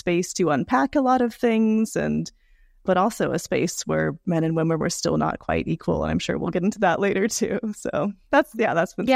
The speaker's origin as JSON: {"language": "English", "town": "Seattle", "region": "Washington", "country": "United States", "tie": "born or raised there", "said": "So I grew up in the Seattle area in a church community"}